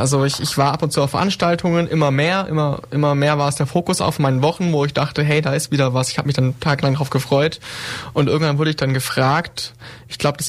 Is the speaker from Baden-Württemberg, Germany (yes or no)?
yes; Ulm, Baden-Württemberg, Germany; ich bin 21 Jahre alt, ich studiere aktuell in Ulm Wirtschaftswissenschaften, mit einem Schwerpunkt auf Informatik, ich bin in Ulm geboren, aufgewachsen, genau.